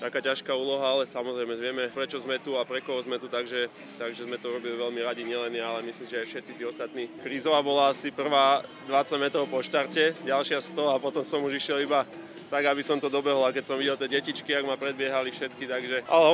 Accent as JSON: {"language": "Slovak", "town": "Trenčín", "region": "Trenčín Region", "country": "Slovakia", "said": "pretože som z Trenčína, žijeme tu"}